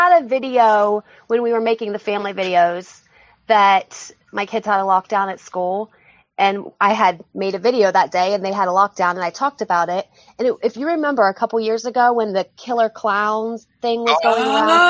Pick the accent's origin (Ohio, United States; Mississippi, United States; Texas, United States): Ohio, United States; I'm from Ohio, and I'm a stay-at-home mom of three kids